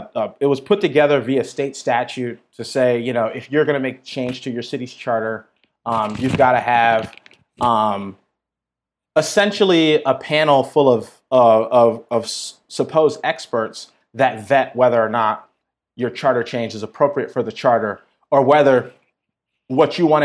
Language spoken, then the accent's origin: English; Minneapolis, Minnesota, United States; So I grew up, born and raised in North Minneapolis, which, if folks don't have context, that's sort of like the black neighborhood of Minneapolis.